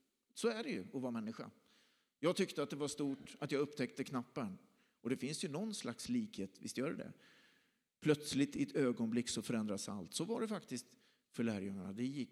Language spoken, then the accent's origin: Swedish; Lidköping, Västra Götaland County, Sweden; Så jag gick in i alla lokaler i skolor i centrala Lidköping där jag växte upp.